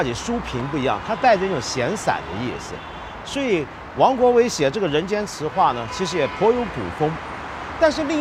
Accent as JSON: {"language": "Chinese", "country": "China", "said": "当然我们中国人都知道境界"}